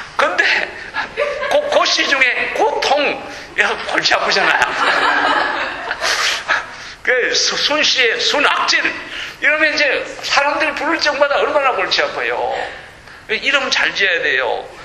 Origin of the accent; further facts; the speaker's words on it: South Korea; 한국에서 난 이제 어릴 적부터 이 모래밭에서 자라갖고 강가에 자라서 동네에서 실험 잘했습니다